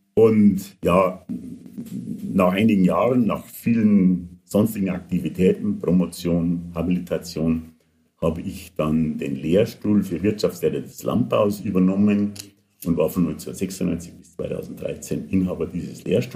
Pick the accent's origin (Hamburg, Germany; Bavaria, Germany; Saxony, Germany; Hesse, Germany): Bavaria, Germany; Ja, also ich bin geboren in Niederbayern im Landkreis Düngolfing-Landau, aufgewachsen auf einem Bauernhof